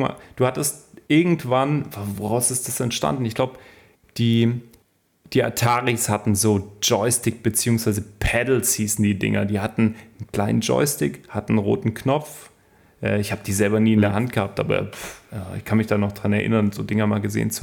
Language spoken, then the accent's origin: German; East Germany, Germany; ich komme ja aus dem Osten, 91 ungefähr, eine der ersten Sachen, die mein Vater damals gekauft hat, war dann dieses NES.